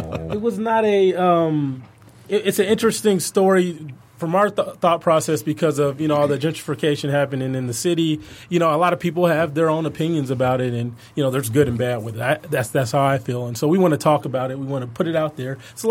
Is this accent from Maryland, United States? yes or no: no; Atlanta, Georgia, United States; I'm from Metro Atlanta.